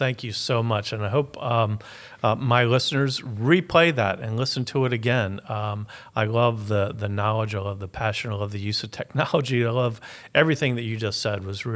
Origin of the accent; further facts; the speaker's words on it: Mid-Atlantic, United States; I grew up in the Mid-Atlantic area, around the Chesapeake Bay area, and blue crabs were the big deal there.